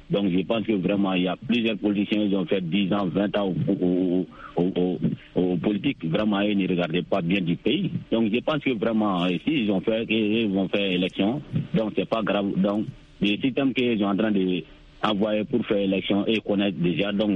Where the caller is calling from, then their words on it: Soumitine, Mali; Quant à moi … depuis dans mon village natal à Soumitine.